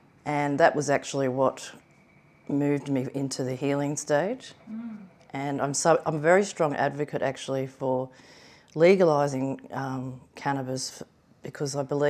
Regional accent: Brisbane, Queensland, Australia; Well, growing up in Brisbane and having the Gold Coast as my backyard, we were always at the beach.

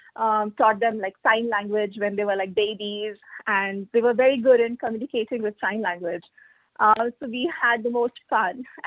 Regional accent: India; I was born and brought up in India

